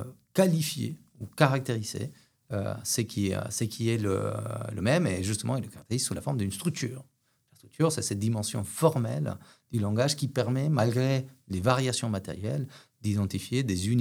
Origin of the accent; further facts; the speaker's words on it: Argentina; accent: Argentine; first language Spanish; French is a second language; là j'ai un accent en français qui vient de probablement de mon espagnol, qui lui-même est un peu italianisé parce que les Argentins, l'accent argentin est très italien. Et puis, mais aussi par le fait que je parle en ce moment beaucoup anglais